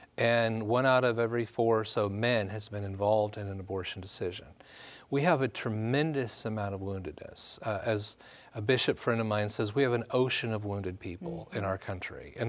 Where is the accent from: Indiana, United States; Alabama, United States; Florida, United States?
Indiana, United States; Kokomo; Well, I grew up in Indiana, a town called Kokomo, Indiana, and went to Christendom College in Virginia.